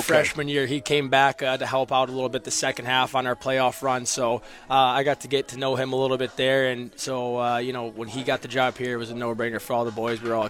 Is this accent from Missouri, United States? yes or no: no; Michigan, United States; Growing up in Macomb or Detroit area, there's a lot of hockey there